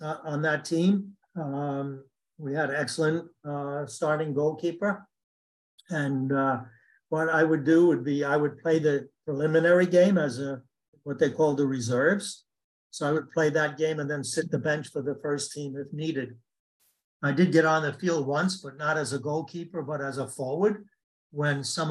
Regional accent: New York City, New York, United States; I grew up in New York City, and actually in the Greenpoint section of Brooklyn.

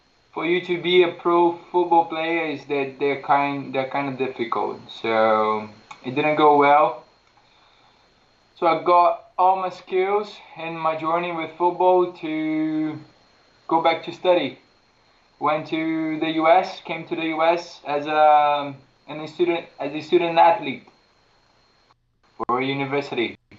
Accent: Rio de Janeiro, Brazil; English is a second language; also born or lived in Brasilia; I'm from Brazil. I was born in the capital, Brasilia, but I've lived in Rio for a long time.

